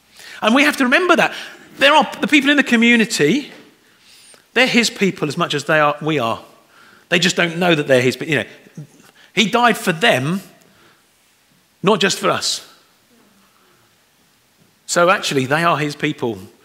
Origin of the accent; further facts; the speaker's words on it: United Kingdom; the problem is we're British, so we're not very good at opening up